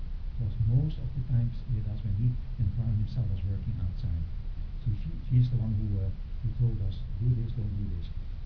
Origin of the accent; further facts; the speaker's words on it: Netherlands; Maybe my background of, although I was raised in Holland, I heard from my parents what life was like in Eastern Europe.